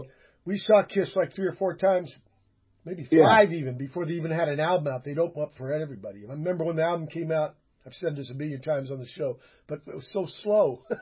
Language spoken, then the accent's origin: English; Virginia, United States; Oh, I do have a show, yeah. But actually, I came from Virginia.